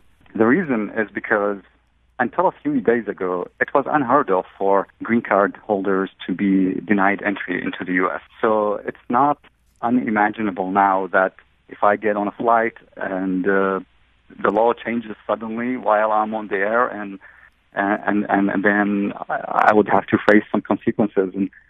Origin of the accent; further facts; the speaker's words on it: Iraq; English is a second language; moved away as an adult; now in United States; I grew up in Iraq, and all of my life in Iraq, my freedom was restricted. Part of my life, I lived under a dictatorship.